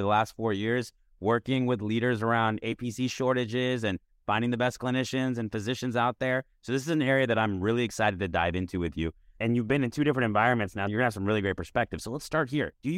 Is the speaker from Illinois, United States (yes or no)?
no; Arizona, United States; now in Florida, United States; Much like Hopko, I came from Arizona to Florida, gotten a lot better.